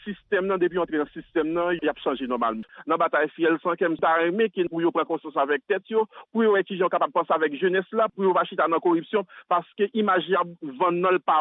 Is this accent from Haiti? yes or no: yes; Haiti; je suis haïtien.